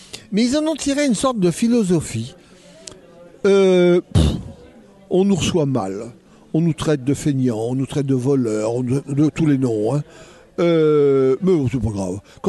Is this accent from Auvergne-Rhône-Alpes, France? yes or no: no; Cambrai, Hauts-de-France, France; Je suis natif de Cambrai. Le seul pays dont je peux être natif, c'est le pays des bêtises.